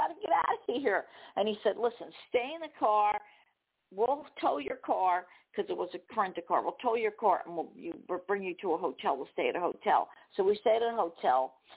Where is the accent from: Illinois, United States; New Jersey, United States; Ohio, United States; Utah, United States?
New Jersey, United States; I'm from New Jersey.